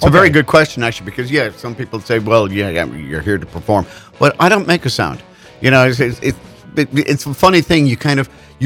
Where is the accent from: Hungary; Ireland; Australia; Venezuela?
Ireland; accent: Irish; also born or lived in Germany / Netherlands; now in Texas, United States; Or maybe it's because I was born and reared in Ireland.